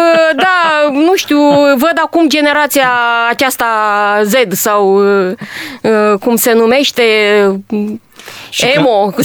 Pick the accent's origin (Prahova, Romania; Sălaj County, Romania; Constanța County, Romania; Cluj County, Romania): Constanța County, Romania; Constanța; Sunt constanțeancă, sunt dobrogeancă, născută în Dobrogea, mai exact în anul 1977 la cutremur.